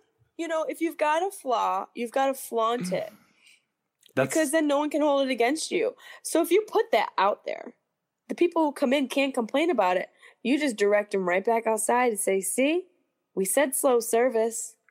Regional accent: Syracuse, New York, United States; You know, there was this place in my hometown of Syracuse, right off the highway when you got into the city

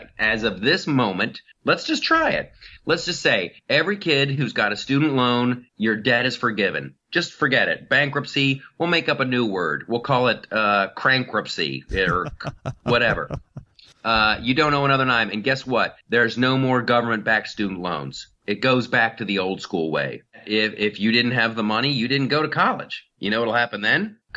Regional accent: Columbus, Ohio, United States; In my hometown of Columbus, Ohio, there was this lovely little area called the Short North

